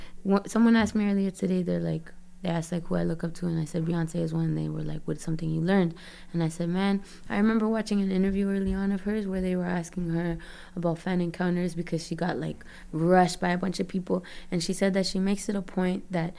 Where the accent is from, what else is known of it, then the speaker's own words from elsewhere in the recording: Toronto, Ontario, Canada; I was born in Toronto, Canada.